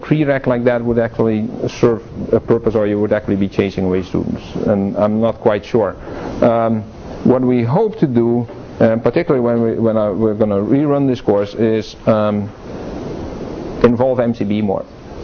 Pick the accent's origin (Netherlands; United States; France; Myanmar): Netherlands; but then I grew up in the Dutch system